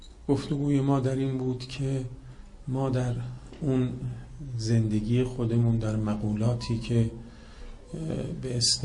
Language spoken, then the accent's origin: Persian; Iran; به لحاظ مثلا اینکه ما ایرانی هستیم